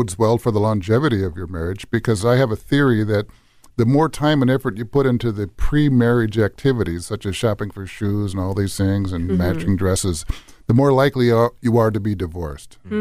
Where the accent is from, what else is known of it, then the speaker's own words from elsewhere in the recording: St. Paul, Minnesota, United States; St. Paul? Okay, well, that's better, because I'm from St. Paul.